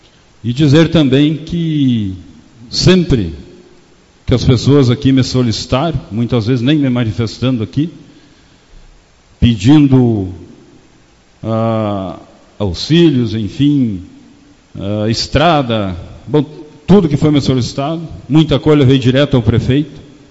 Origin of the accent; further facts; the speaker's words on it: Pinhal Grande, Rio Grande do Sul, Brazil; estou com 56 anos, nasci e me criei em Pinhal Grande.